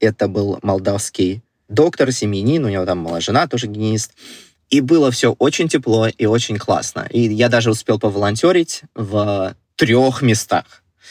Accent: Moscow, Russia; also born or lived in Uzbekistan / Azov; Я вообще по истории перебеженник, можно сказать. Вообще я из Москвы, но до этого я родился в маленьком городке Узбекской ССР. Семья у меня исключительно из армян. И мы переехали при развале Советского Союза на юг России под Ростов-на-Дону

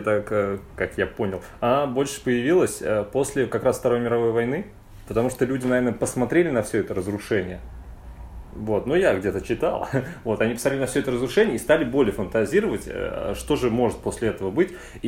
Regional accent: Nizhny Novgorod, Nizhny Novgorod Oblast, Russia; Не забывайте, что я из Сормова.

